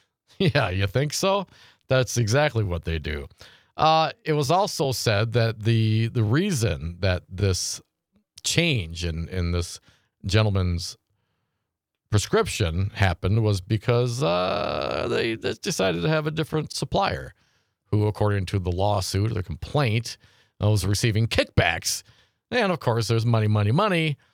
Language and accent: English; Appleton, Wisconsin, United States; Because this is Appleton, Wisconsin, man. I grew up in Appleton, Wisconsin.